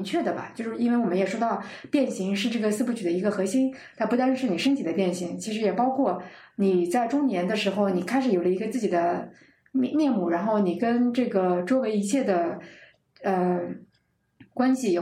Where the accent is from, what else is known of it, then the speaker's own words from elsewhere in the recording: China; 它不是说我们中国人喜欢用什么惨绿少年或者是荒唐的青春